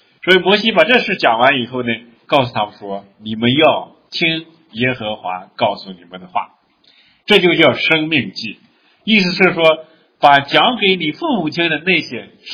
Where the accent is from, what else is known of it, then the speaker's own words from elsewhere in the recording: Northwest China, China; 我们西北人很喜欢吃羊头，对吧？